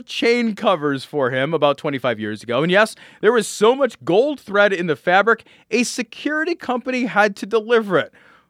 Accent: Ireland; That's fucking, I'm Irish.

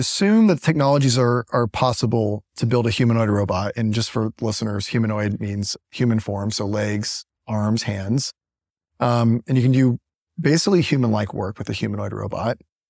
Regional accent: Illinois, United States; So my story started, I grew up in Illinois on a third generation farm.

